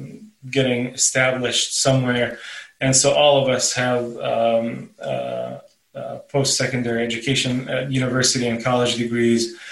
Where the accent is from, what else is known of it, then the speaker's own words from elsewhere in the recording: Qatar; So all my siblings and I, and I'm the youngest of 5, were all born and raised in Qatar.